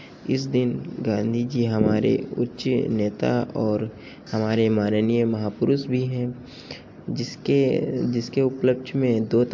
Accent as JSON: {"language": "Hindi", "town": "Barabanki", "region": "Uttar Pradesh", "country": "India", "said": "मैं बाराबंकी से हूँ।"}